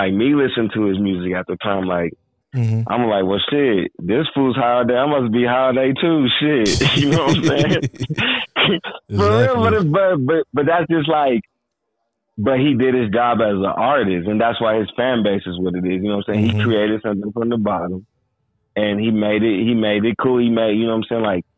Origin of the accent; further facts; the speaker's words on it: Denver, Colorado, United States; I grew up in a suburb in the northeast part of Denver called Montbello. Normal community. Back in the days where I was growing up, this is a predominantly black community.